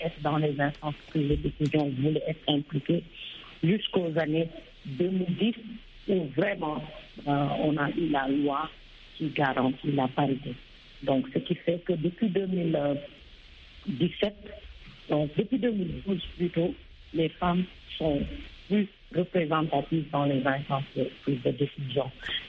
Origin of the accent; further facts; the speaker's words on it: Togo; Je dirais que chez moi au Togo, la participation des femmes reste encore minoritaire.